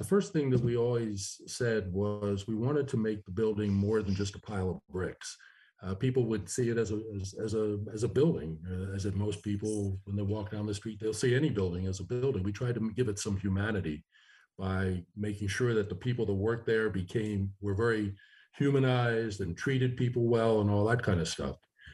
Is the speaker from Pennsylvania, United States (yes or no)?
yes; West Chester, Pennsylvania, United States; I grew up in Westchester, about 25 miles west of Philly. Went to Westchester High School, college in Lancaster at Franklin and Marshall, and majored in accounting because my parents said I could add.